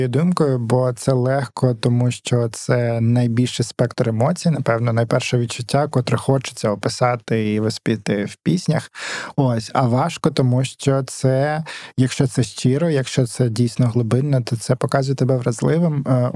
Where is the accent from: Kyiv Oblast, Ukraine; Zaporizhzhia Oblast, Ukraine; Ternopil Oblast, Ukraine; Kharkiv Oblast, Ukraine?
Kharkiv Oblast, Ukraine; Kharkiv; also born or lived in Sumgait, Azerbaijan; Я народився в Баку, точніше в Сумгаїті, це під Баку містечко. Ось, і Там я прожив десь рік, і потім ми переїхали в Україну, в Харків, і все своє свідоме життя до повномасштабного вторгнення я жив в Харкові.